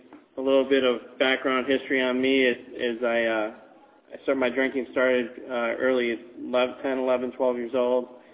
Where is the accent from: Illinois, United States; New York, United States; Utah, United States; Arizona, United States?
Arizona, United States; Chandler; And I'm not from Tucson, but I'm from the Phoenix area. I'm from Chandler, Arizona.